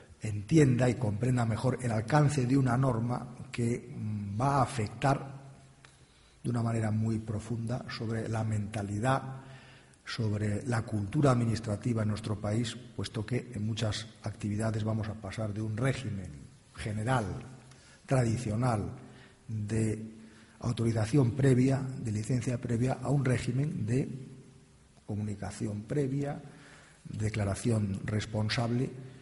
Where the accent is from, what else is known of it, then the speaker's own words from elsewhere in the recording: Ferrol, Galicia, Spain; soy gallego, ferrolano, buen amigo